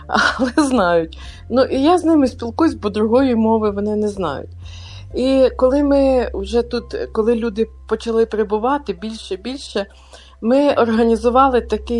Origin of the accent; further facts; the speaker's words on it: Western Ukraine, Ukraine; born there; Я народилася на Західній Україні, потім в Західній Україні, як це правильно зараз говорити, але я, розумієте, з того покоління Радянського Союзу, коли було модно говорити по-русски, знаєте.